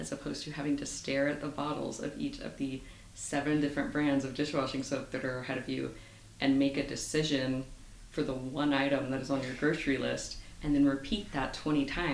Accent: Houston, Texas, United States; moved away as an adult; now in London, United Kingdom; Growing up in Houston, it's smaller in population than London is, but it is physically massive. It is very spread out.

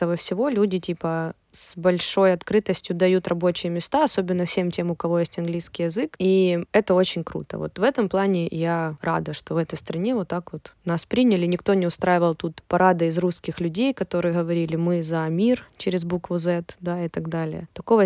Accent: Ukraine; если мы из Украины, то мы как бы умеем тоже, пользоваться интернетом, мы умеем разговаривать на многих языках

